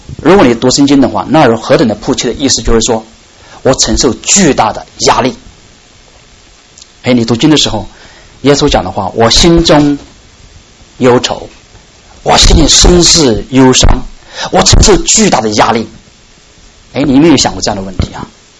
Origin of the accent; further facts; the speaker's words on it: China; 我们中国人说不大容易理解，我们都是中国来的